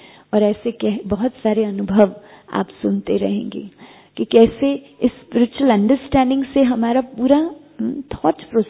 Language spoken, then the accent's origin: Hindi; Mumbai, Maharashtra, India; बम्बई में, मैं बम्बई से हूँ